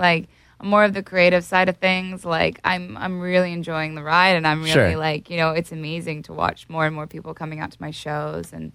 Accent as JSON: {"language": "English", "region": "Oregon", "country": "United States"}